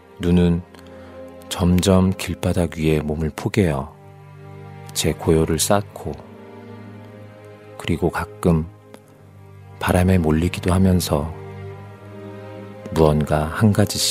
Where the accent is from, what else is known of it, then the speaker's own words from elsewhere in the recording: Wonju, Gangwon, South Korea; 그리고 제가 고향이 강원도 원주인데 비교적 좀 눈이 많이 오는 곳이죠.